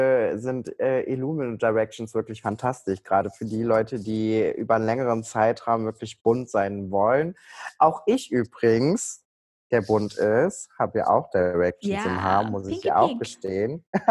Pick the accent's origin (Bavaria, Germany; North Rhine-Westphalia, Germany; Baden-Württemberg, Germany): North Rhine-Westphalia, Germany; Cologne; ich bin 26 Jahre alt, ich komme aus Köln